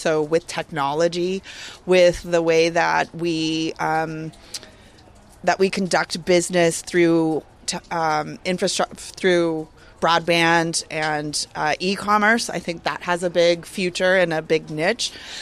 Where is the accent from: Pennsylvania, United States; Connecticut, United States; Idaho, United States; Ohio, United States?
Idaho, United States; now in Alaska, United States; I'm not a native Alaskan. I was born and raised in Idaho. I came up here almost 20 years ago, fell in love with the place, moved up here with a dog and a suitcase